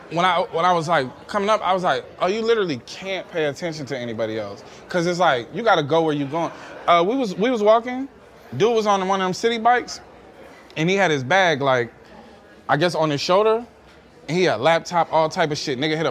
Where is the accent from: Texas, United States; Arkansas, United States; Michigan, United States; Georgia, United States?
Georgia, United States; Atlanta; I'm from Atlanta, so it's like